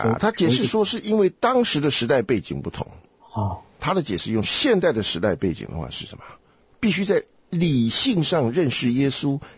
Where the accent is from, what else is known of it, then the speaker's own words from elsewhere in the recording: China; 再加上我们中国人呢，对于什么是属灵啊，什么是与神亲近呢